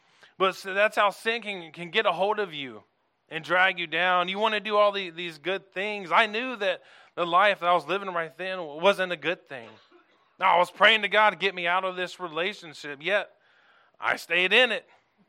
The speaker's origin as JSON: {"language": "English", "region": "North Carolina", "country": "United States", "said": "I'm from the South, you know, North Carolina."}